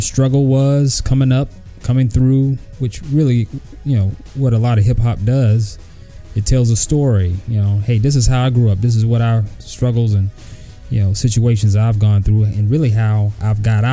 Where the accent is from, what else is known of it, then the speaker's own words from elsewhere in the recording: Queens, New York, United States; I'm from Queensbridge and so on and so forth.